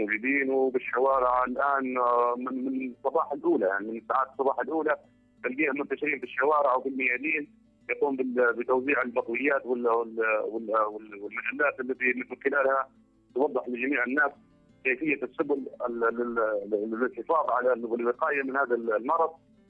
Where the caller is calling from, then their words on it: Fezzan, Libya; انا طبعا حكيت من الجنوب الليبي من مدينه صنعاء بالتحديد